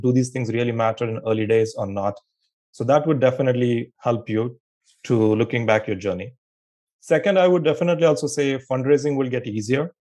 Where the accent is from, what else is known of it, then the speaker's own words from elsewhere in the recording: India; English is a second language; moved away as an adult; now in United States; I moved here, immigrant from India. So I born and brought up in India, grew up there, and came here for my master's, I believe almost like 15, 16 years ago now. And I've been in the Bay Area here in the California since then.